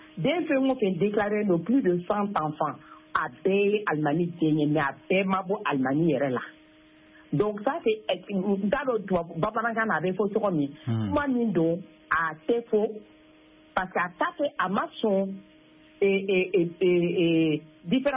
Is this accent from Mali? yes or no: yes; Mali; bon moi d'abord je suis vraiment une malienne je suis une malienne